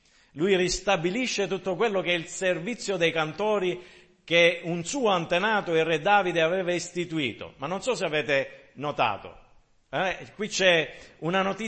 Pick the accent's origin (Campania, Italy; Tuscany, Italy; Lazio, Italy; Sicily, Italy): Sicily, Italy; sono siciliano